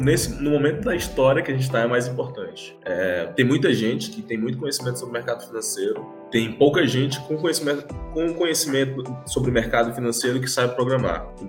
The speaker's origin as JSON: {"language": "Portuguese", "town": "Imperatriz", "region": "Maranhão", "country": "Brazil", "said": "Mas eu nasci fora do eixo Rio-São Paulo, sou, na realidade, interior do Maranhão, sou de Imperatriz"}